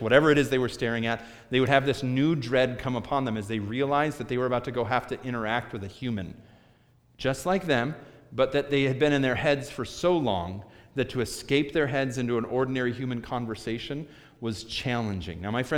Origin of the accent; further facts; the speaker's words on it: Chicago, Illinois, United States; Even growing up in Chicago, which is a very blue-collar town